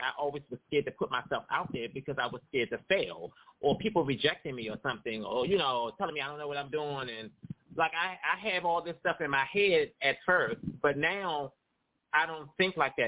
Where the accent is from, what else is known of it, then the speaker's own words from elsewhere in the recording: Washington, District of Columbia, United States; Okay, well, I'm from Washington, D.C., and my business been in for like 3 years.